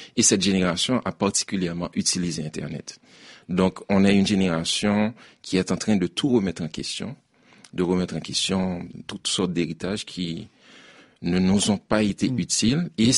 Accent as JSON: {"language": "French", "country": "Haiti", "tie": "born or raised there", "said": "parce que moi, j'ai grandi en Haïti et toute ma vie, j'ai vu qu'il y a un État totalement irresponsable."}